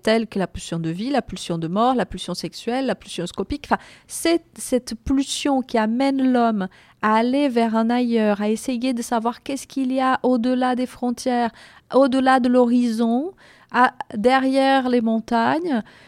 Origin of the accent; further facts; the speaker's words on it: Brazil; now in France; moi, je suis migrante. Je suis brésilienne, je vis en France depuis 23 ans. Je suis migrante.